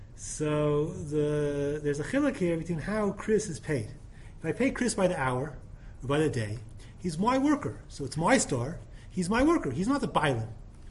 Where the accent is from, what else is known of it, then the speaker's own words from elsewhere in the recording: Israel; the seller's woman saw that I was from Eretz Yisrael. She starts talking to me in Hebrew.